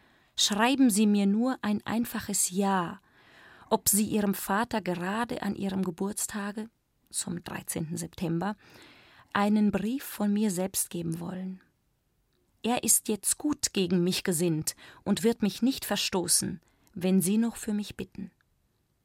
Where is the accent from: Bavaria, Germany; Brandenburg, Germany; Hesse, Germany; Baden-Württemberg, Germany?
Bavaria, Germany; now in Vienna, Austria; Wien ist auch irgendwie meine Heimat, also deutschsprachig und ich habe in Salzburg studiert, ich komme aus Bayern, deswegen, das ist nicht weit weg.